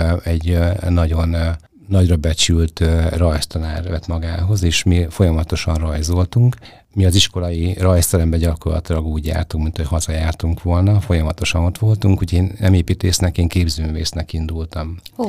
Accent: Hosszúpályi, Hajdú-Bihar, Hungary; Én nem Debrecenben születtem, én Hosszúpályán születtem. Ugye Debrecentől nincs távol ez a falu. Ott nőttem föl. Oda jártam óvodába, iskolába, általános iskolába.

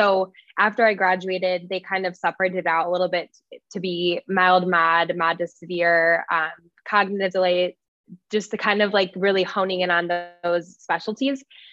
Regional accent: Chicago, Illinois, United States; And I grew up in Chicago actually, and there was a company called Aspire, and it was a company that I volunteered with.

